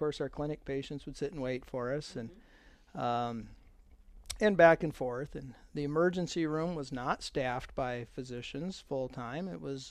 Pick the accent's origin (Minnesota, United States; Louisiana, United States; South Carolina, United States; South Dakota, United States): South Dakota, United States; Mobridge; Yeah, I grew up in a small rural community. I grew up in Mobridge, 100 miles north of here.